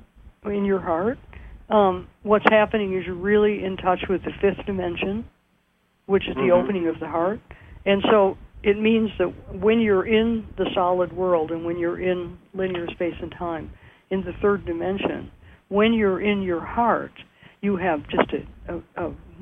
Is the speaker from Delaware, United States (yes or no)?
no; California, United States; I certainly have a few thoughts about that, speaking to you as a Californian.